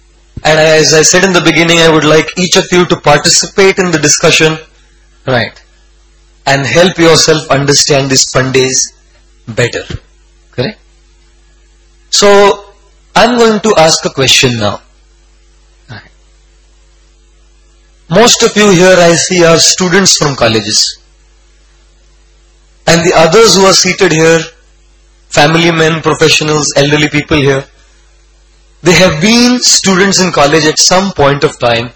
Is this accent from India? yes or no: yes; India; My God, I am an Indian. And you go to any Indian family, you know, on the wall there is a myriad of pictures.